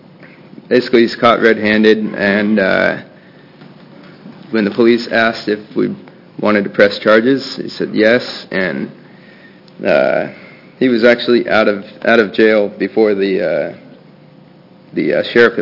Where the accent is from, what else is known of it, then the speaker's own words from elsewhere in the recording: Salem, Oregon, United States; from Salem, Oregon.